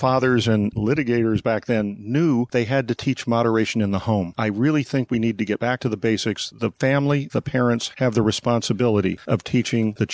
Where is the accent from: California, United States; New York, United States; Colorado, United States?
California, United States; And it was funny because when I'd go to places and say, I'm from Napa Valley, you know what they'd say?